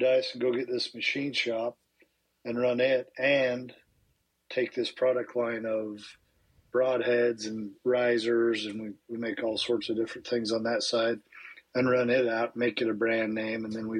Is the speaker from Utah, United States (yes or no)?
yes; Utah, United States; moved away; also born or lived in Henderson, Kentucky; I grew up in Utah, moved to Henderson, Kentucky, then moved up here to open an aluminum company.